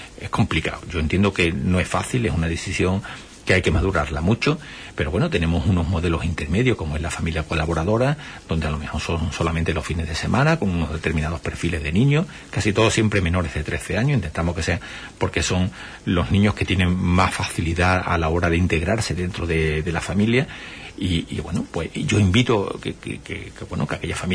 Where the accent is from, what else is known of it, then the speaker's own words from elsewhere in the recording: Huelva, Andalusia, Spain; Yo también soy de Huelva y lo tengo que decir así, y además que lo siento así, ¿no?